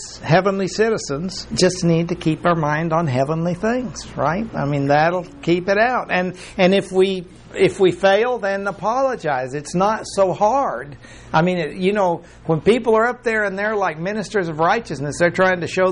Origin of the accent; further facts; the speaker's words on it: Mexico; I was raised in Mexico, in old Mexico, which is a beautiful country.